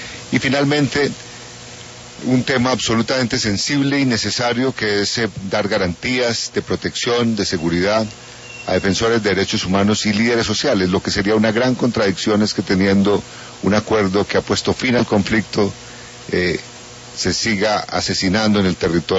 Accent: Colombia; como los colombianos sabemos

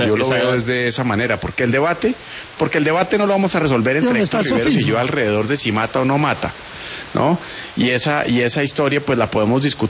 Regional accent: Colombia; Aquí los que perdemos somos los colombianos

